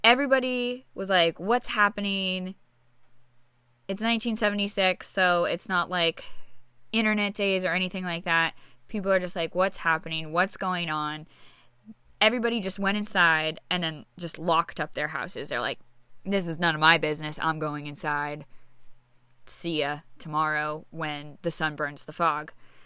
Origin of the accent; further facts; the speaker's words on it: New England, United States; But I'm also from New England, so I'm like, I kind of have the balls in the sense that, okay, like I know how to handle snow.